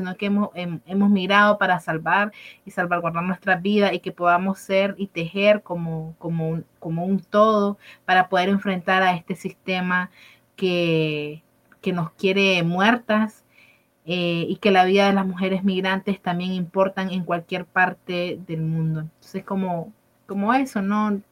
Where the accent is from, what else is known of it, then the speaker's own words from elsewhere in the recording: Nicaragua; now in Costa Rica; lo que está pasando en Nicaragua no solo realmente nos afecta a nosotros como nicaragüenses, también vemos en Costa Rica, pues que nos ha tocado venirnos acá